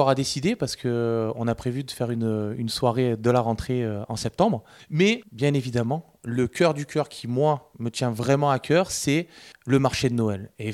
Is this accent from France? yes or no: yes; Digne, Provence-Alpes-Côte d'Azur, France; je suis un Dinois, je suis né à Digne